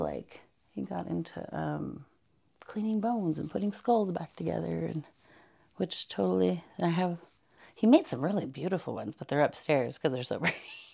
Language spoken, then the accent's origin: English; Fort Yukon, Alaska, United States; And I told like all these, my cousins, because I grew up in Fort Yukon.